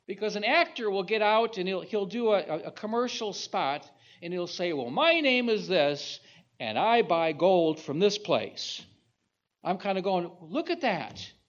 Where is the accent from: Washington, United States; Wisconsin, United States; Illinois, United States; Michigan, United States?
Michigan, United States; Because I grew up in Michigan where everything, well, you cook the tar out of it.